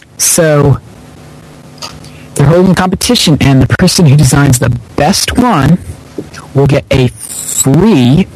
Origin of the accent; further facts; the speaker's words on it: United States; Like, I'm American, so sometimes Phil's accent was difficult to understand.